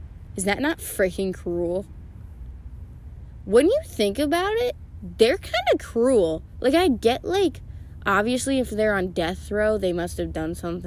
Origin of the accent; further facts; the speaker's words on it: Illinois, United States; I grew up in Illinois.